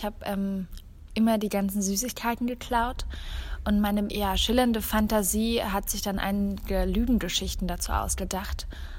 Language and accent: German; Berlin, Germany; Ich bin in Berlin aufgewachsen im Zentrum und da war unser Innenhof wie so eine Oase in der Großstadt.